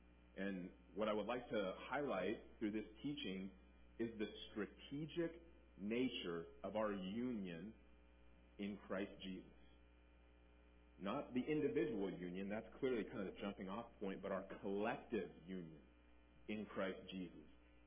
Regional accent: United States; As an American, I tend to have a very individualistic paradigm. Right? And I love being an American.

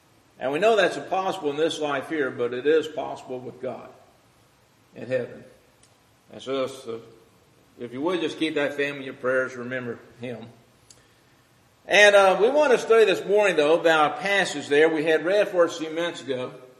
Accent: Louisville, Kentucky, United States; I remember as a child growing up in the West End, and our home was on 30th and Duncan Street, which means we were almost right against railroad yards of Louisville.

